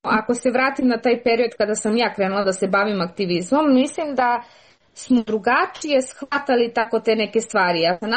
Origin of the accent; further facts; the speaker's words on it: Bor, Bor District, Serbia; born or raised there; also born or lived in Belgrade